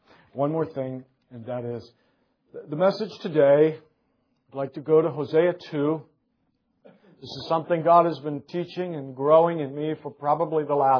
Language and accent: English; Pennsylvania, United States; Luann and I came from Pennsylvania. We grew up there.